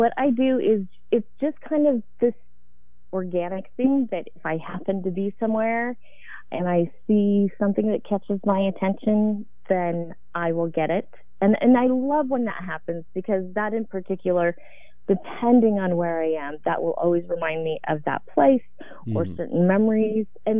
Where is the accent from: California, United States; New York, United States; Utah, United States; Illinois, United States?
Utah, United States; I grew up in Utah. I am Japanese American, and there's not a lot of diversity.